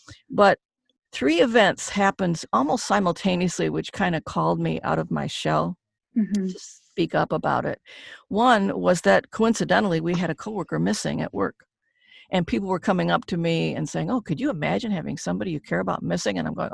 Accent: Detroit, Michigan, United States; moved away; I had to leave Detroit, which I hated to do because it's my hometown.

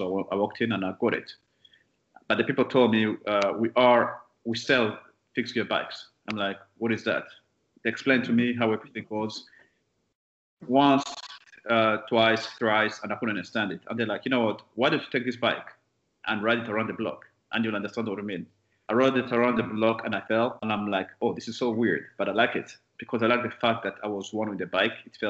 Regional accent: Kenya; also born or lived in Rwanda / South Africa; now in Canada; So I moved to Canada 18 years ago. So I've been a Canadian for many years. I was born in Rwanda, but grew up in Kenya and South Africa. And eventually, you know, my parents moved us here in Canada.

